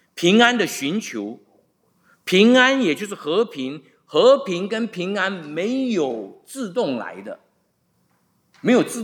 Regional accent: China; 因为我们中国人经过了这么很多很多年前那种饥荒

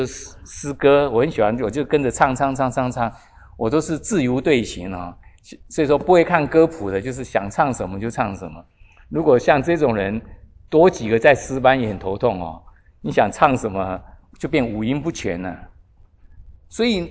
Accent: China; 对我们中国人来讲，因为律法是神给当时给犹太人的，

